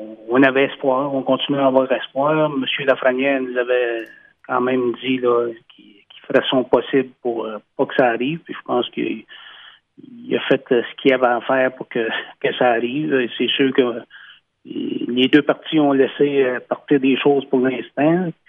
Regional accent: Maniwaki, Quebec, Canada; qu'en étant de Maniwaki, je vois un petit peu ce qui se passe.

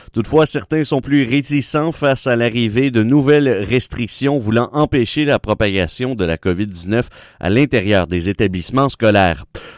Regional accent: Gatineau, Quebec, Canada; J'ai été faire un petit tour dans ma ville natale qui est Gatineau.

